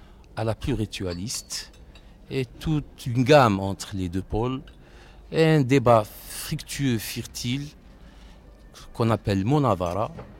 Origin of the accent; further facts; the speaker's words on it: Algiers, Algiers Province, Algeria; Mais on est venu très très tôt à Alger. Et c'est la ville de mon enfance, de ma jeunesse. C'est là où j'ai grandi, c'est là où j'ai fait mes études.